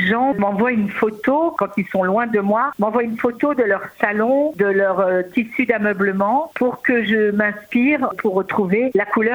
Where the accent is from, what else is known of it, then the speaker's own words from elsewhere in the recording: Mortagne-au-Perche, Normandy, France; je suis originaire de l'Orne, je suis née à Mortagne-au-Perche et après ma carrière parisienne, j'ai eu envie de retrouver mes origines